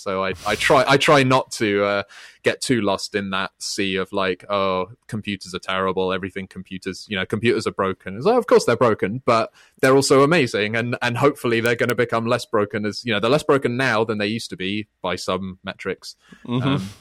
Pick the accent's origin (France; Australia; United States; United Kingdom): United Kingdom; I'm British